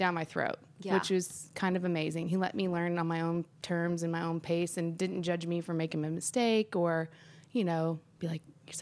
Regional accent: Nashville, Tennessee, United States; Okay, so since I grew up here in Nashville, I started at Sony Music Nashville in the basement when I was 14.

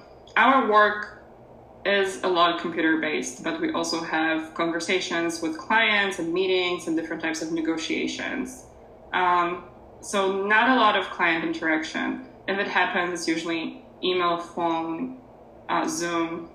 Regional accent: Poland; English is a second language; moved away as an adult; now in New York City, United States; I'm originally from Poland.

